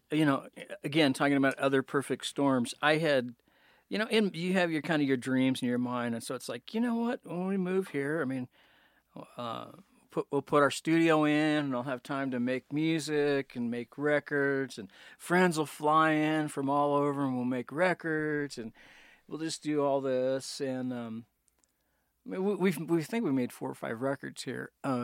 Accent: California, United States; now in Southern California, United States; Well, let's get technical, actually. I'm from Northern California.

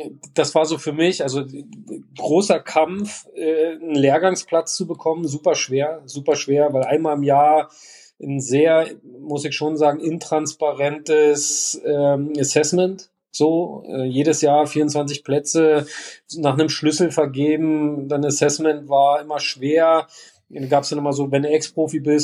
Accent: Halle, Saxony-Anhalt, Germany; born there; Und habe mich für Halle entschieden, ist meine Geburtsstadt, weil ich da ein bisschen Anbindung hatte und auch ein paar Leute kannte.

